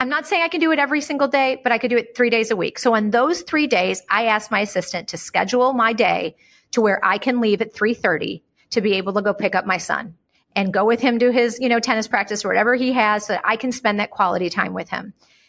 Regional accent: Texas, United States; now in Beverly Hills, United States; So, you know, I'm from Texas.

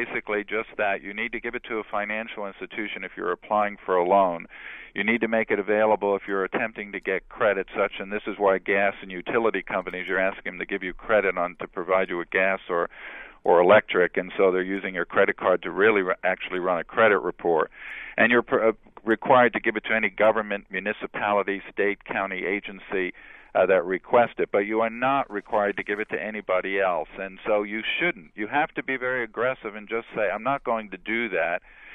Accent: New York, United States; You know, I grew up in New York, and when I was a kid, you didn't even get a Social Security number until you got your first job.

